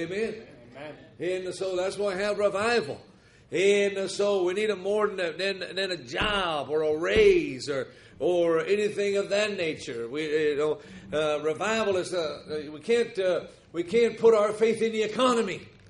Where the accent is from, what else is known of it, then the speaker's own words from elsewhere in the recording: Minnesota, United States; also born or lived in Yuma, Arizona; Now, of course, I was born in Yuma, Arizona. On the continental United States, Yuma, Arizona will be the hottest spot in the continental United States. And then, of course, I was raised in Minnesota.